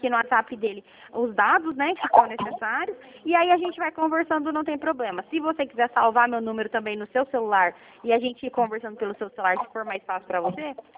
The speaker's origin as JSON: {"language": "Portuguese", "town": "Cornélio Procópio", "region": "Paraná", "country": "Brazil", "said": "eu sou de Cornélio Procópio, aqui do ladinho de Londrina."}